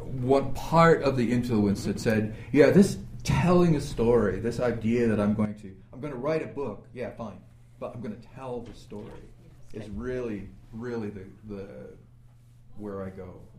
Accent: New England, United States; Yeah, I mentioned when we started this, I'm from New England. And New England has a very strong storytelling tradition.

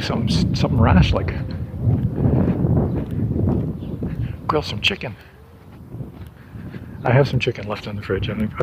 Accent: New England, United States; What I grew up with in New England as American chop suey is actually pretty well known in other parts of the world as goulash.

